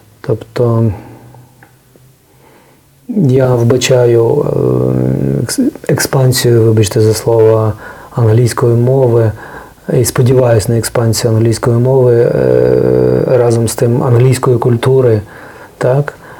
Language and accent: Ukrainian; Galicia, Ukraine; now in Kyiv, Ukraine; Я 25 років, як галичанин, який живе в Києві